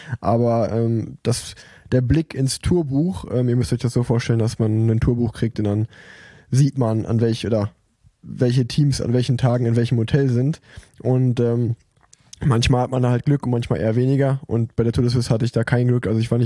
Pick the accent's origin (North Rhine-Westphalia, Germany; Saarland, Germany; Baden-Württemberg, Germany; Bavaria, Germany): North Rhine-Westphalia, Germany; Cologne; Als Kölner, der dich im Höhentrainingslager ist, hat sich das auf jeden Fall für mich angefühlt wie auf Mount Everest da oben.